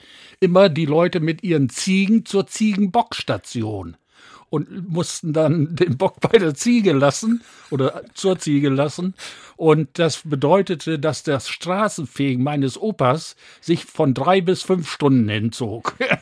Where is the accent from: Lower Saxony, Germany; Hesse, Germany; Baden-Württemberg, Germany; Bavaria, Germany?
Lower Saxony, Germany; Gilderhaus; aus Gilderhaus, heute Ortsteil von Bad Bentheim. Bin dort wirklich auf dem Land groß geworden.